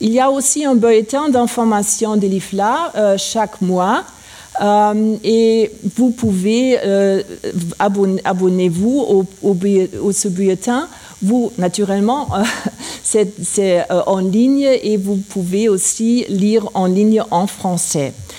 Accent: Germany; French is a second language; Je suis allemande, mais naturellement l'anglais est la langue principale pour travailler

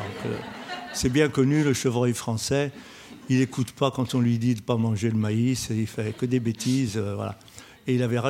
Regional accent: Lyon, Auvergne-Rhône-Alpes, France; Je suis moi aussi rhône-alpin, je suis lyonnais.

